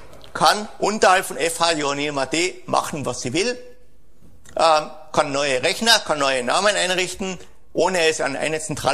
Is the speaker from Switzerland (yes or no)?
no; Austria